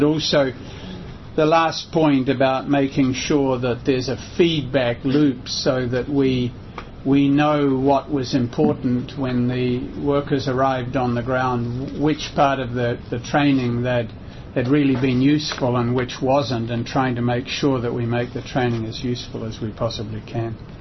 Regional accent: New Zealand; I was also happy to note he spent quite a number of years in my home country, New Zealand.

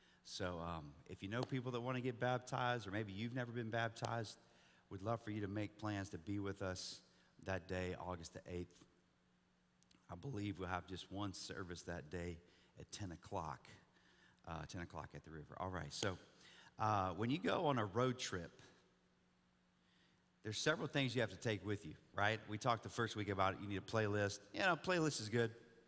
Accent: Buda, Texas, United States; We grew up in Buda, okay, so there's a loop four there that's very loosely a loop.

